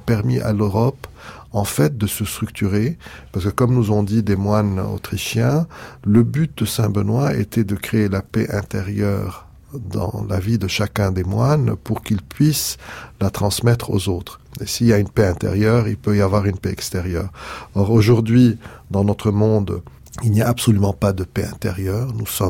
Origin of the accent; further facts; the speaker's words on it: North Governorate, Lebanon; Alors moi je suis originaire de la vallée de Kadisha, qui est la vallée sainte du Liban